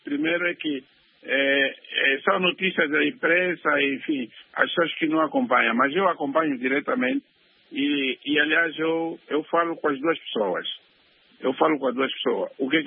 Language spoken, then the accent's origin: Portuguese; Moxico, Angola; eu também sou do Mochico, crescemos juntos.